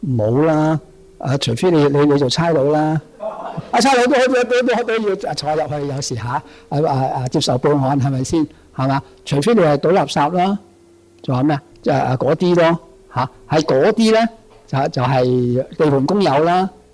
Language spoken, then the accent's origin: Cantonese; Hong Kong